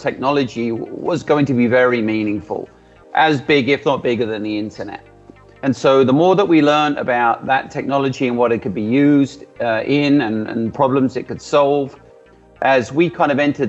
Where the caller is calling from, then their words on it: New Jersey, United States; I'm calling, I'm dialing in, or I'm Zooming in, or I'm Teamsing in, whatever the flavor is of the day, from New Jersey in the U.S.